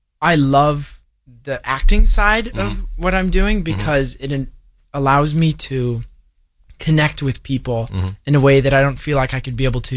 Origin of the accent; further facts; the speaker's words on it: Los Angeles, California, United States; I'm from Los Angeles.